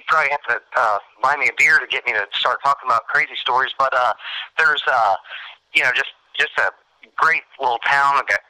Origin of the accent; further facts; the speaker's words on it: Markleville, Indiana, United States; born there; I was born in Markleville, Indiana, up by Pendleton.